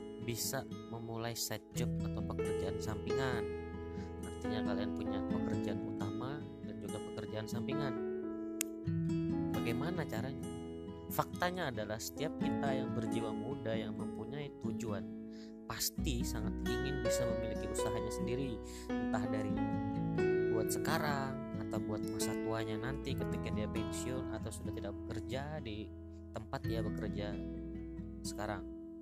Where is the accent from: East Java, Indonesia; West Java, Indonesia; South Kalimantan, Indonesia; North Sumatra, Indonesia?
South Kalimantan, Indonesia; Banjarmasin; usia 26 tahun, salah satu karyawan swasta di daerah saya. Saya berasal dari Banjarmasin, Kalimantan Selatan.